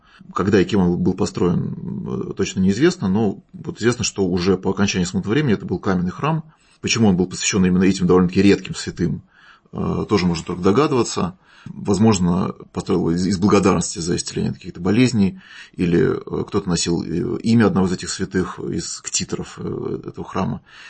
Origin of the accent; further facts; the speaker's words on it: Moscow, Russia; Кроме того, я коренной москвич